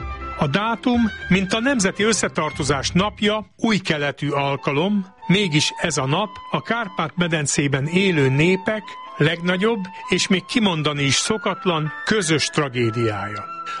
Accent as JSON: {"language": "Hungarian", "town": "Újkígyós", "region": "Békés", "country": "Hungary", "tie": "born or raised there", "said": "A számomra kedves szülőfalum, Újkígyós, a történelmi Magyarország kellős közepén fekszik."}